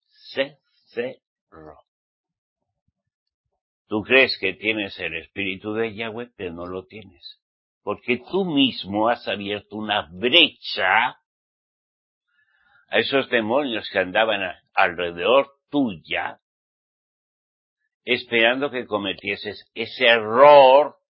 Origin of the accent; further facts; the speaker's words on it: Navarre, Spain; Mi tierra, Navarra, España, fluye leche y miel.